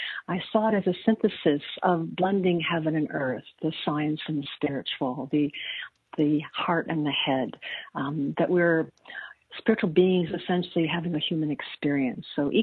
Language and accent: English; Chicago, Illinois, United States; because I grew up in Chicago, where there was a lot of light pollution.